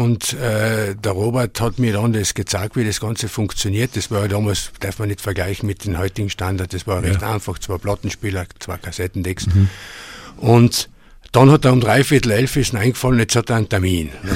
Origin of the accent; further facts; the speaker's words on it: Lienz, Tyrol, Austria; born there; Ja, also ich persönlich bin in Lienz geboren. Meine Eltern seien an sich zugerast, wenn man so sagen darf. Mein Vater ist aus dem Grödental abstammungsmäßig.